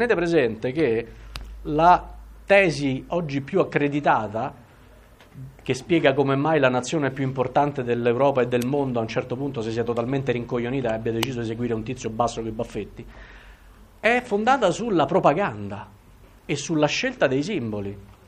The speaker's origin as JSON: {"language": "Italian", "town": "Rome", "region": "Lazio", "country": "Italy", "said": "per quanto mi dolga dirlo, essendo io romano"}